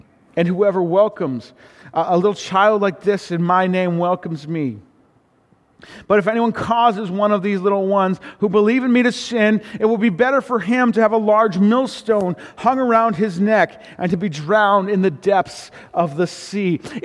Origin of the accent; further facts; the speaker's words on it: Prince George, British Columbia, Canada; I had the honor of being ordained in the church that I grew up in. I grew up in Prince George. Heartland Baptist Church has been my home church since my family moved to Prince George in 1991.